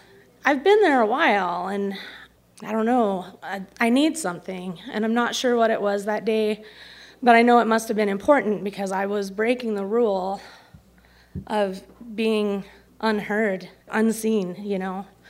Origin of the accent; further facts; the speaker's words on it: Great Falls, Montana, United States; And we're going to see Grandma Anna in Belt, Montana, which is like 20 minutes from where I grew up in Great Falls.